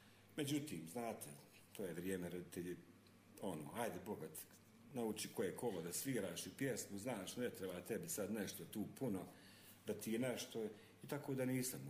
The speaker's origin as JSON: {"language": "Serbian", "town": "Čajniče", "region": "Republika Srpska", "country": "Bosnia & Herzegovina", "tie": "born there", "said": "Jesam, ja sam rođen u Čajniću."}